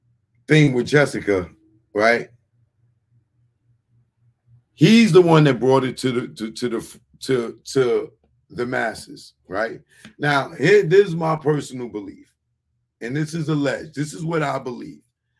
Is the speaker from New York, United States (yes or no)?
yes; Bronx, New York, United States; So me growing up in the Bronx and being in hip hop